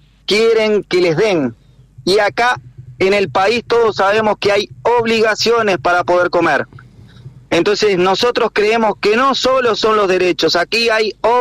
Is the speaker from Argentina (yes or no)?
no; Uruguay; los uruguayos tenemos que cambiar la cabeza